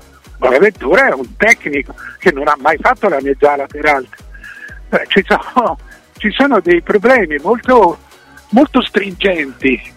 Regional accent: Florence, Tuscany, Italy; io da fiorentino vorrei chiedere scusa

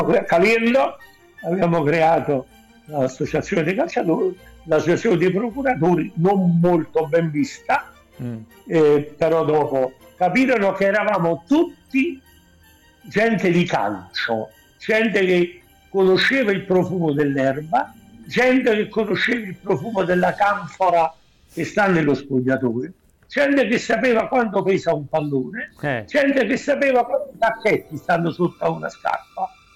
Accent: Nola, Campania, Italy; now in Naples, Italy; feci l'apprendistato un poco a Nola, nella mia città natale, anche se sono 50 e passa anni che vivo a Napoli.

